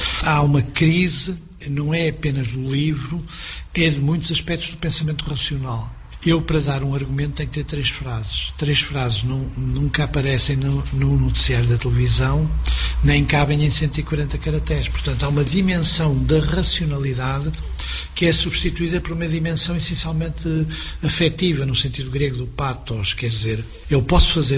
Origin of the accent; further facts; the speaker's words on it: Porto, Portugal; É a minha terra, e conheço bem Matosinhos e Gaia.